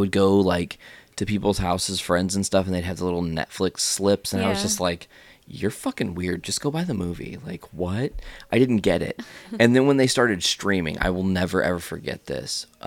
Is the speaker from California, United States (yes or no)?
no; Hoopeston, Illinois, United States; My hometown, Hoopston, Illinois, is visible on the map in the movie